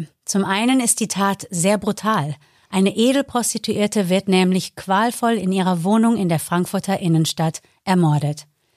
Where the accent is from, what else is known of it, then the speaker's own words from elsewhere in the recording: United States; zum Beispiel in die USA, mein Heimatland